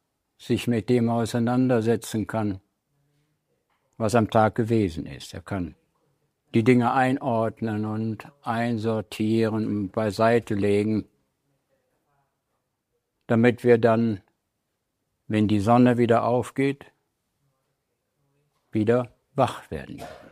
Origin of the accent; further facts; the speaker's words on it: Northern Germany, Germany; Ich bin am kleinen Dorf in Norddeutschland groß geworden und da war das so.